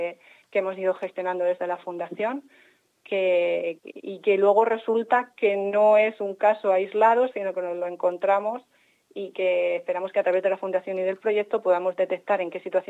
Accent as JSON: {"language": "Spanish", "town": "Murcia", "region": "Region of Murcia", "country": "Spain", "said": "como es el caso de Murcia, yo soy de Murcia"}